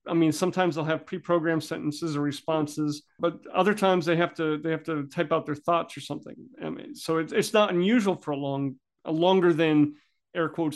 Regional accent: New England, United States; And I'm from New England, so I'm retired Navy. I talk fast

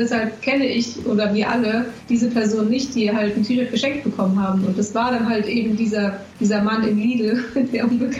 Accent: Sandhausen, Baden-Württemberg, Germany; Also ich komme aus Sandhausen

